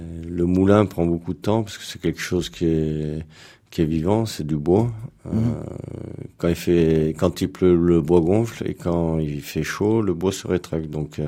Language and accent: French; Lyon, Auvergne-Rhône-Alpes, France; Mais moi, je suis né à Lyon, j'ai fait mes études sur la région lyonnaise.